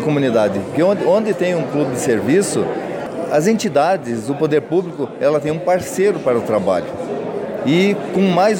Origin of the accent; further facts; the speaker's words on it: Campos Novos, Santa Catarina, Brazil; lá da minha cidade, que sou de Campos Novos, né?